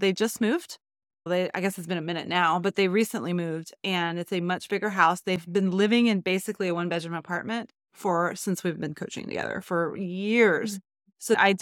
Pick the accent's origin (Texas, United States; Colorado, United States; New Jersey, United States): Texas, United States; my husband calls it a Texas mentality. And please don't be offended if you're from Texas, because I'm from Texas.